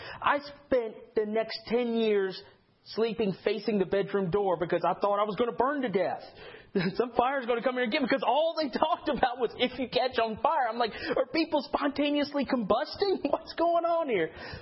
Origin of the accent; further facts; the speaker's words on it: Chesapeake, Virginia, United States; Yeah, I grew up in Chesapeake, Virginia, right next to Virginia Beach, hurricane land.